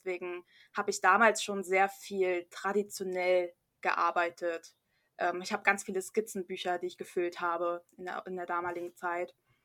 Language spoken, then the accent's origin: German; Berlin, Germany; Es war in Berlin. Ich bin auch Berlinerin